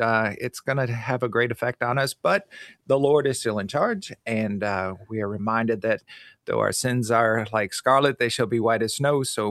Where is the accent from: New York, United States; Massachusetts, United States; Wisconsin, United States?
Wisconsin, United States; Milwaukee; Well, and being born and raised in Milwaukee, I'm used to growing up in cold and snow.